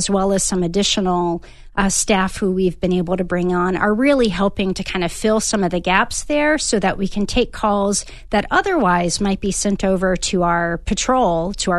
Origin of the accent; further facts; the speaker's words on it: Baton Rouge, Louisiana, United States; born there; now in Tucson, United States; And I say that as, you know, not an original Tucsonan. I was born in Baton Rouge, but I've lived here for 17 years